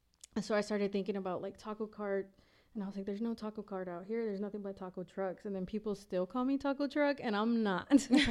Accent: Reynosa, Tamaulipas, Mexico; also born or lived in Rio Grande Valley, Texas; now in United States; well, I'm a Valley girl, but I was raised in Reynosa.

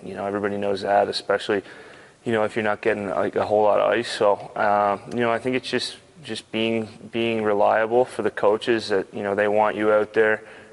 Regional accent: Canada; also I'm Canadian too

